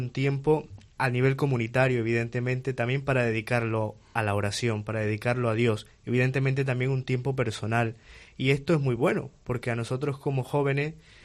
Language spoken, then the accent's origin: Spanish; Panama; now in Almería, Spain; yo soy de un poco más lejos, como ha dicho Adrián, soy de Panamá